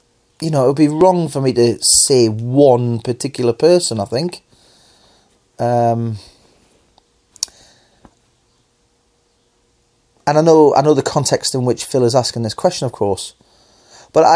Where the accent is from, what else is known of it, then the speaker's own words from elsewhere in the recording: Hexham, North East England, United Kingdom; When we used to go up Fellside as kids, you could see over all of the town of Hexham.